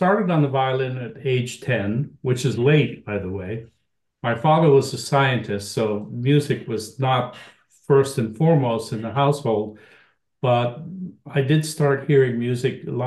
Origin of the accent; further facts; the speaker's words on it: Costa Rica; Well, I grew up in Costa Rica.